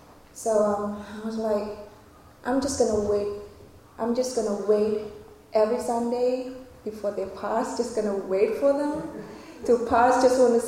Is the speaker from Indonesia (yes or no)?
yes; Indonesia; I'm from Indonesia. It is one of the Southeast Asian countries.